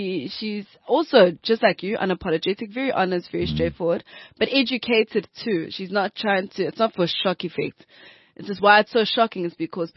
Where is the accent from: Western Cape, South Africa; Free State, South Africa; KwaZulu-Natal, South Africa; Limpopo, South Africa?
KwaZulu-Natal, South Africa; Durban; I'm from Durban North.